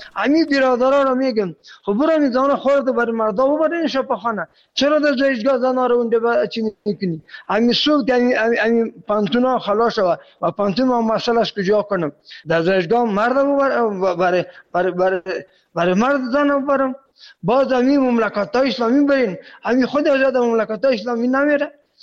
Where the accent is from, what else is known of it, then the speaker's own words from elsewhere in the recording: Afghanistan; ما خودم پورا افغان هستم